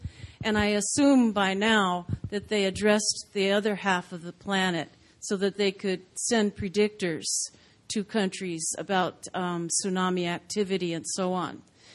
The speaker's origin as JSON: {"language": "English", "town": "Ocean Beach", "region": "California", "country": "United States", "tie": "born there", "said": "I was born in Ocean Beach, California."}